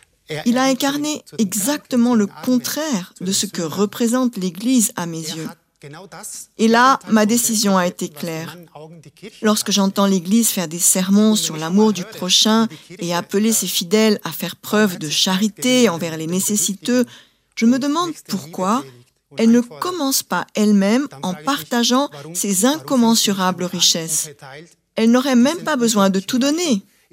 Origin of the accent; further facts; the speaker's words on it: Spain; French is a second language; Oui, effectivement, je viens d'Espagne